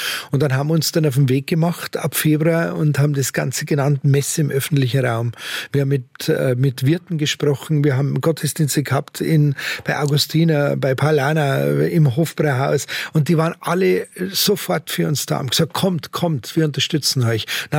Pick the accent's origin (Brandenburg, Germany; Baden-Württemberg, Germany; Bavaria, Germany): Bavaria, Germany; Munich; born there; Ich bin ein gebürtiger Münchner. Ich bin am liebsten zu Hause.